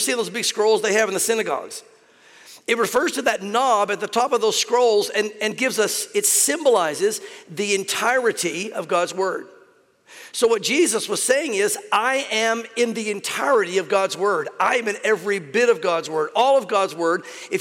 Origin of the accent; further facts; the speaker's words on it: the South, United States; But the reality is that growing up in the South like I did, prophecy is something you never really heard about very much.